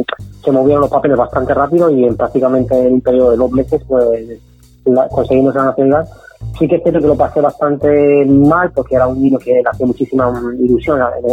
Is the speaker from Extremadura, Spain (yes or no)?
yes; Extremadura, Spain; also born or lived in Morocco; hemos crecido aquí, yo me siento prácticamente extremeño y en 20 años casi que llevo aquí en España, pues he ido a Marruecos 3 veces